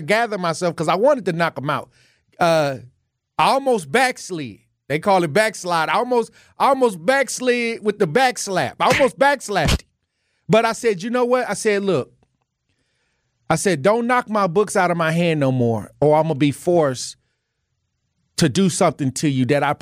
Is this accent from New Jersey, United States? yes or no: no; Wisconsin, United States; And I'm an alumni of MPS. I'm from North Division High School in the 53206.